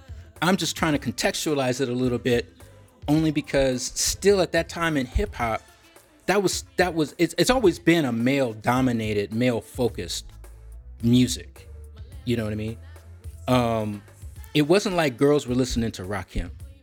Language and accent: English; Oakland, California, United States; Now, I grew up in the Bay Area, and I spent my high school years in Oakland.